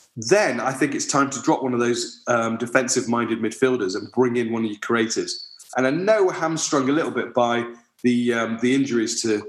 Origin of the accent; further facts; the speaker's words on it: Sale, North West England, United Kingdom; I'm from Sale, which is down the road from Cheadle